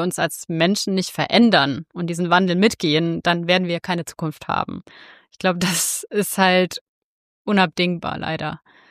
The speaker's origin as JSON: {"language": "German", "region": "Saarland", "country": "Germany", "tie": "born or raised there", "said": "wie ich aufgewachsen bin als Saarländerin in halt einer Arbeiterfamilie"}